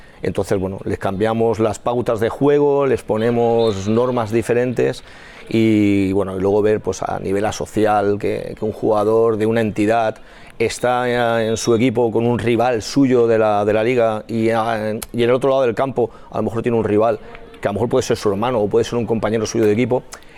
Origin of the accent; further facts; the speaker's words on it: L'Hospitalet de Llobregat, Catalonia, Spain; nosotros somos de Hospitalet y preferimos hacer esto aquí que no tener que irnos a otro municipio